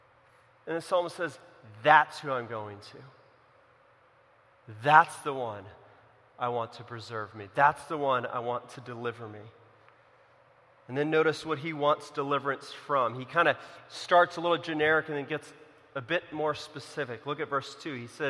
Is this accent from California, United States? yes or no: yes; California, United States; And I grew up in California. There's a lot of fires in the forest constantly